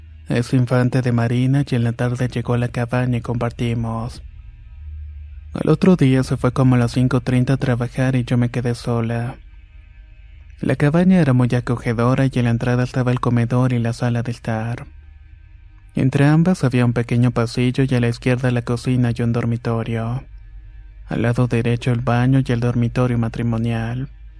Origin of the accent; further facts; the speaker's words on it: Punta Arenas, Magallanes and Chilean Antarctica, Chile; Yo soy de Punta Arenas, la doceava región.